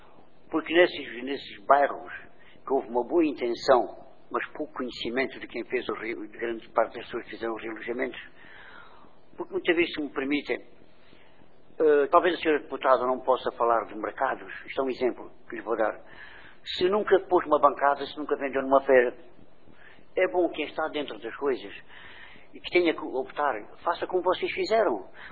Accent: Estremoz, Évora, Portugal; porque eu sou de Estremoz, andei a estudar no colégio

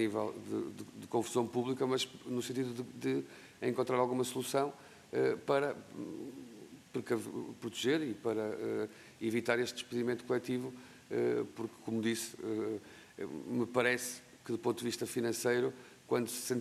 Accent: Viana do Castelo, Portugal; Eu sou oriundo de Viana do Castelo

